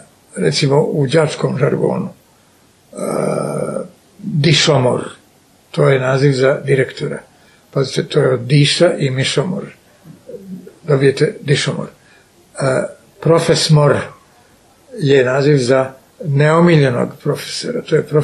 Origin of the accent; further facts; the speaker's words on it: Sarajevo, Federation of Bosnia and Herzegovina, Bosnia & Herzegovina; moved away as an adult; now in Belgrade, Serbia; rođen sam i odrastao u Sarajevu i tu sam živeo prvih skoro 30 godina sa obživotem, da sam prešao u Beograd i ostao u njemu do danas.